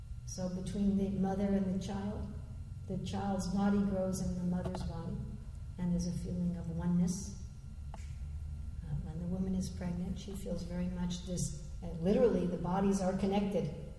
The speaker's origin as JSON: {"language": "English", "country": "United States", "tie": "born or raised there", "said": "And I was raised in America. I'm sure you could tell that after I said one or two sentences."}